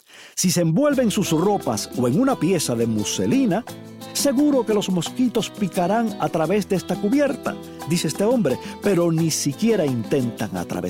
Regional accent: Palma Soriano, Santiago de Cuba, Cuba; yo recuerdo con enorme gusto los mosquiteros de mi niñez allá en Palma Soriano.

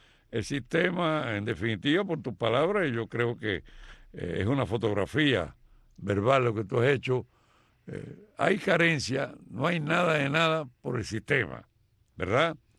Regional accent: Guantánamo, Cuba; moved away; Yo soy un campesino de Zahuetánamo, ¿verdad? Con más de 50 años en el destierro, ¿verdad?

